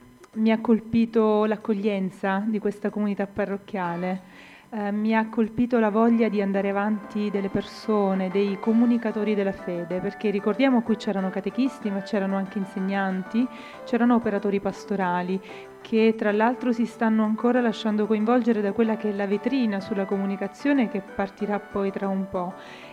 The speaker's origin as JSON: {"language": "Italian", "town": "Lecce", "region": "Apulia", "country": "Italy", "said": "Io sono originaria di Lecce, la Puglia."}